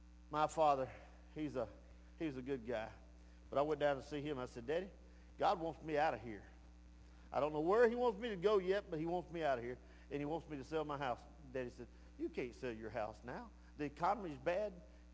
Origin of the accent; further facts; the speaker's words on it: Texas, United States; If you come down here, we're from Texas, and we're singing and preaching and teaching about Jesus.